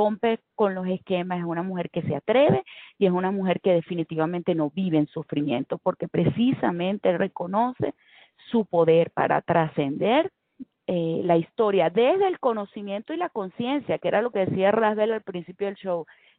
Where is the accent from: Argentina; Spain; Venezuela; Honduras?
Venezuela; Yo soy venezolana y las novelas venezolanas pues nos marcaron y yo crecí con las novelas venezolanas.